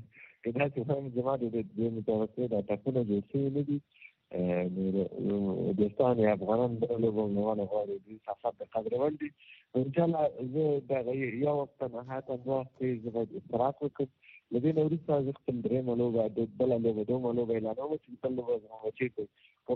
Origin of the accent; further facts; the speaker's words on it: Laghman, Afghanistan; also born or lived in Kabul; زه اصلا د لغمان ما کابل کې زیږیدلې ما او څه خبره ده چې موږ ټول افغانان یو افغان ما او بیا پښتون یم.